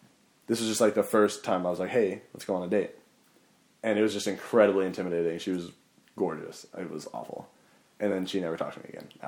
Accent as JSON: {"language": "English", "town": "Sacramento", "region": "California", "country": "United States", "said": "Well, I'm from Sacramento. Yeah, it's not much better."}